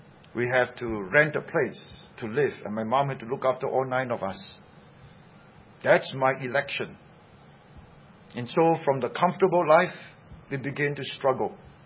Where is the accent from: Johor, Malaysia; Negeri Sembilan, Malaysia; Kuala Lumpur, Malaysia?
Negeri Sembilan, Malaysia; Seremban; also born or lived in Singapore; I was born in Singapore, but I'm not brought up in Singapore. I was brought up in Seremban. My dad was a member of parliament in Seremban.